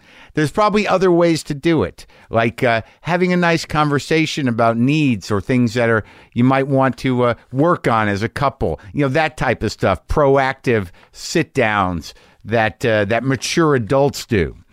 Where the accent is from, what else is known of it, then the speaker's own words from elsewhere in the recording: Albuquerque, New Mexico, United States; I'm doing one night in Albuquerque, New Mexico, September 3rd, and that's a benefit show in my hometown.